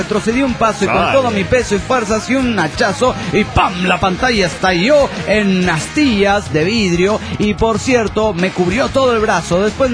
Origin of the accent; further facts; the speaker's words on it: Tijuana, Baja California, Mexico; de Tijuana, Baja California, México.